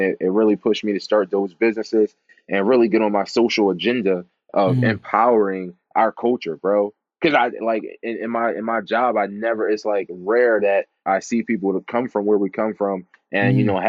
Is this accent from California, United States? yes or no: no; Philadelphia, Pennsylvania, United States; So as I said … I'm from Philadelphia, PA, born and raised here.